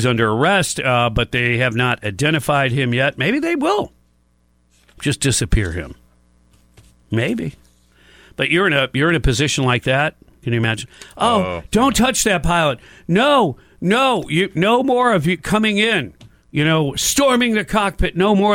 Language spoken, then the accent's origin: English; Michigan, United States; You know, I grew up in Michigan.